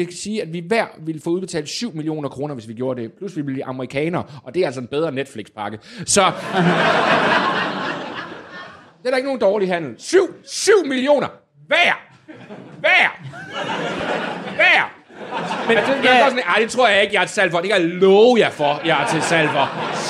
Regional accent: Region of Southern Denmark, Denmark; men jeg er jo sønderjyde, så jeg kan jo se en idé.

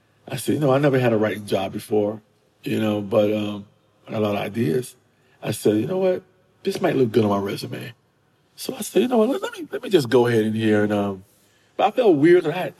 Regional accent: New York, United States; now in Los Angeles, United States; I'm a New Yorker, but, you know, I had just moved out here.

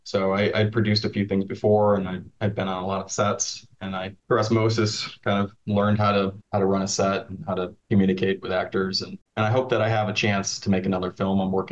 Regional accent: Michigan, United States; going to my hometown. Mike and I grew up in Eden Rapids, Michigan, and shooting it there and really stretching the budget.

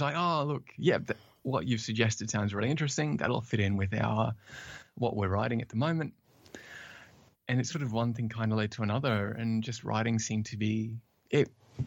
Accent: Australia; accent: Australian; I'm, as said earlier, I'm originally from Australia, though I'm told I have lost a bit of the Australian accent.

